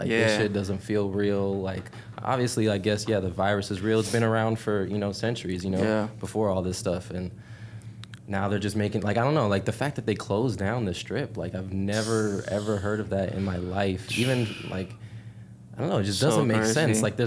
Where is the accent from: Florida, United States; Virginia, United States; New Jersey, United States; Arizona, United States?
Arizona, United States; also born or lived in Hawaii; Originally from Arizona.